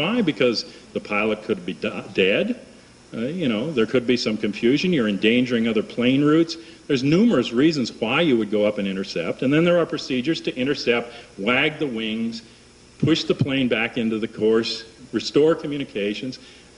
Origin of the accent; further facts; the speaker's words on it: Washington, District of Columbia, United States; I live in Washington, D.C., and I grew up around Washington, D.C., and it is the most restricted airspace in the United States.